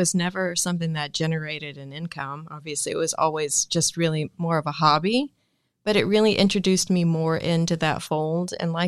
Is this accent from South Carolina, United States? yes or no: yes; Sumter, South Carolina, United States; Well, I grew up in Sumter, South Carolina. So I think that that's probably not a hotbed of, you know, entertainment law or artists.